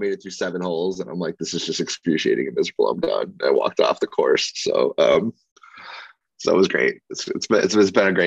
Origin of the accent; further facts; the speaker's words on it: Portland, Oregon, United States; Portland, Oregon.